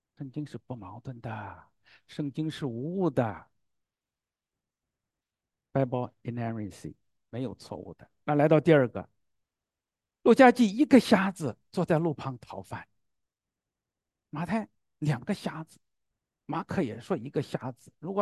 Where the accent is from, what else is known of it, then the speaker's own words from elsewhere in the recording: Zhengzhou, Henan, China; 在我的家乡郑州也是嘛，新开发区不一样了